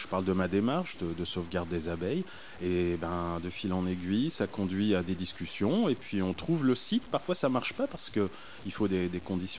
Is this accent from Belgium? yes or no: yes; Belgium; moved away as an adult; Je suis belge.